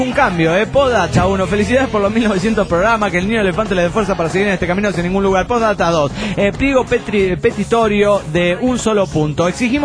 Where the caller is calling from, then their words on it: Golden, Colorado, United States; de Golden, Colorado.